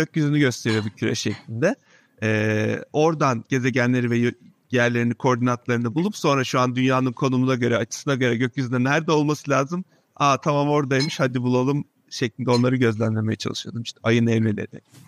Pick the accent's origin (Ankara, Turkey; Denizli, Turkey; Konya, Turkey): Denizli, Turkey; ben Denizli'de büyüdüm çocukken.